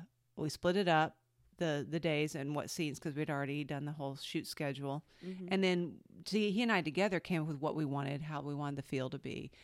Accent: Georgia, United States; Like it wasn't the community theater I grew up with in Georgia at all.

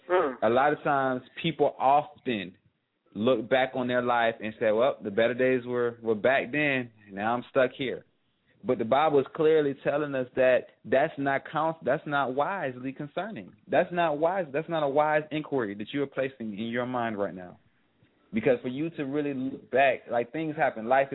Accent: Compton, California, United States; Like, I came from Compton, California. I was born in Compton, California.

